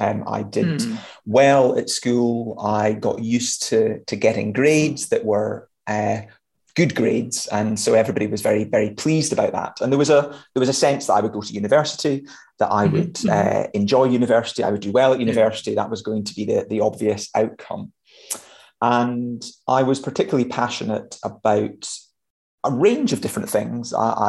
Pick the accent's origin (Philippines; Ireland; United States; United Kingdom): United Kingdom; Scotland; Obviously, I'm from Scotland.